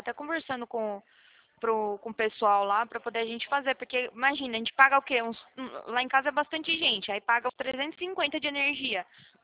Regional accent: Salvador, Bahia, Brazil; now in São Paulo, Brazil; Eu fico aqui em São Paulo, interior de São Paulo, mas eu morava na Bahia, lá em Salvador

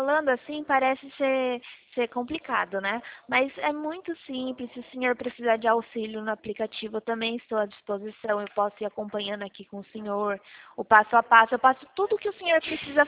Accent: Sorocaba, São Paulo, Brazil; A gente é aqui do interior de São Paulo.

